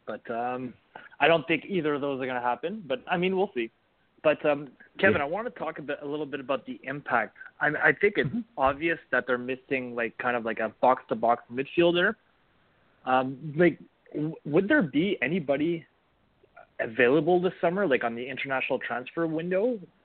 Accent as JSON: {"language": "English", "country": "Canada", "said": "But when it comes to national, I think, you know, being Canadian, we're in a kind of a particular situation"}